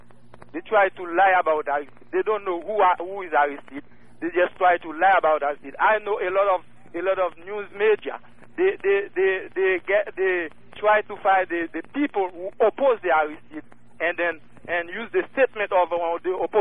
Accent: Haiti; Yes, I'm from Haiti.

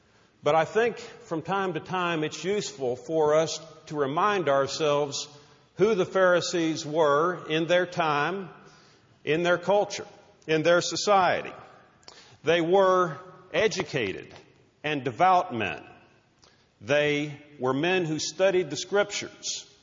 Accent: Texas, United States; I have to also say that as both a lawyer and as a Texan

